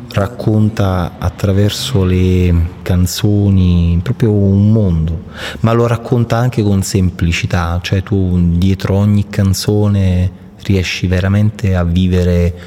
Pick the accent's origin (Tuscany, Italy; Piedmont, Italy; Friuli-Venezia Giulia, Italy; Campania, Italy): Campania, Italy; Naples; Poi siamo napoletani, quindi c'è tutta una tradizione di musica meridionale italiana, popolare, che mi piace tanto.